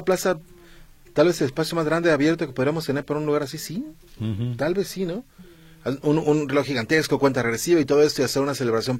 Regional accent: Mexico; Entonces, bueno, pero es divertido, así somos los mexicanos.

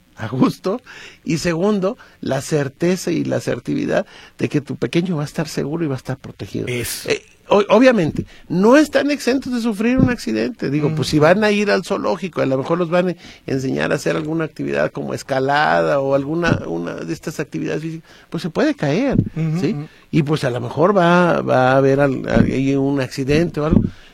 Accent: Atotonilco el Alto, Jalisco, Mexico; Y lo hago como lo hacen en mi tierra, en Atotonilco el Alto, con alcohol.

